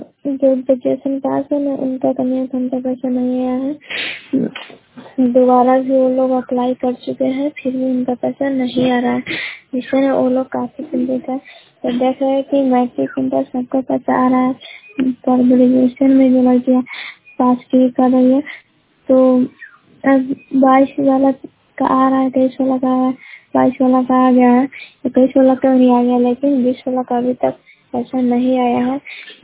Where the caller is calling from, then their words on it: Shahbazpur, Bihar, India; मैं रिपोर्टर … शाहबाजपुर पंचायत से शाहबाजपुर गांव से बोल रही हूँ।